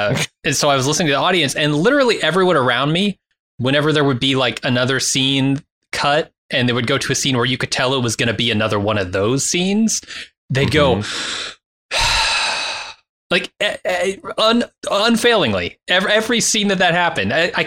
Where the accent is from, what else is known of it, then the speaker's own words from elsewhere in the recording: United States; Because look, I'm American. The Arthurian legend did not come across the boats with the pilgrims.